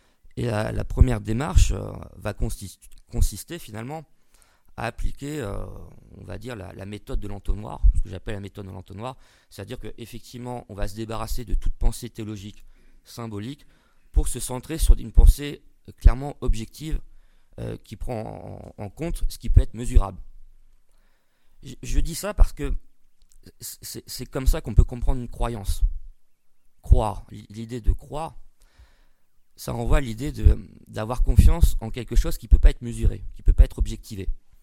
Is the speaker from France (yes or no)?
yes; France; Ça tombe bien, on est français.